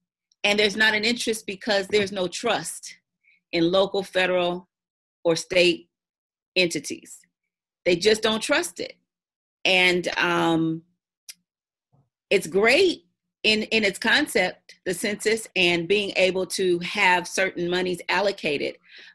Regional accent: Los Angeles, California, United States; I grew up in Los Angeles

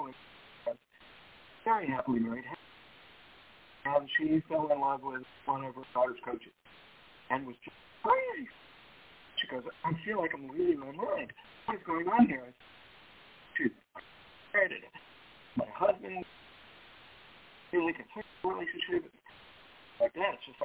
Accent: Texas, United States; I won't kill him back because I'm from Texas, and that's what we do.

